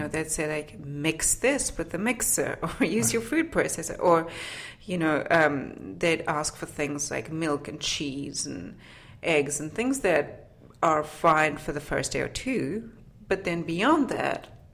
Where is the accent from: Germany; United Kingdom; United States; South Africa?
South Africa; I grew up in South Africa, where it's basically just one long summer rather than four seasons. And we have a very ingrained tradition of working, cooking on campfires. In fact, my house growing up had an outdoor kitchen